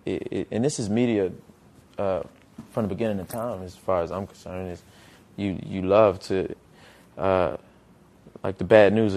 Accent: Petersburg, Virginia, United States; You know, in my hometown of Petersburg, when I was first trying to get on, I would pull over and pop the trunk and sell CDs

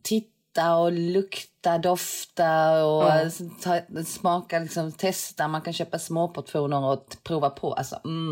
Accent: Sweden; Nej, vi är 7 stycken som kommer ifrån olika länder. Där är jag som är svensk

